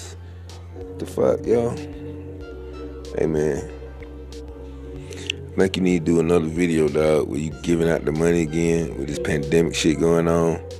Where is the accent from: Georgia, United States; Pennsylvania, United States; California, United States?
Georgia, United States; Ben Hill; now in Clayton County, United States; I'm from Ben Hill. I stay in Clayco right now. I'm from Ben Hill. I was born in Ben Hill, Southwest Hospital.